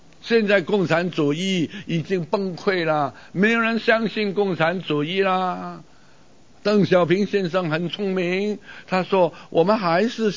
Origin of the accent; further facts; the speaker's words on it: Hong Kong; moved away as an adult; now in Singapore; 就坐船离开香港，离开我长大的地方，到新加坡传道。